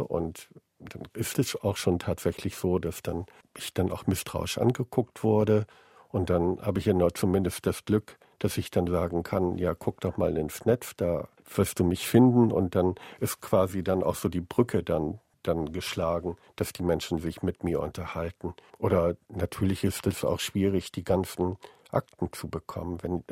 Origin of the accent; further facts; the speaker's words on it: Bremen, Germany; Ich kann nicht als Bremer in Hamburg oder in Niedersachsen oder in Bayern dann ermitteln.